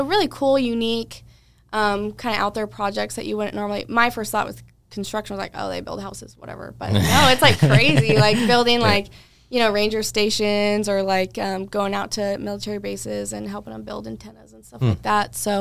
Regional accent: Selah, Washington, United States; So technically Sela is my hometown, but Yakima. I spent a little time in Ellensburg going to college and came back to Yakima, and I just love it.

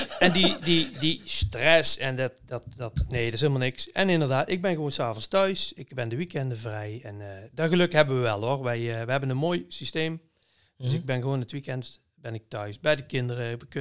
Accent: Veldhoven, North Brabant, Netherlands; Nou, ik kom uit Veldhoven.

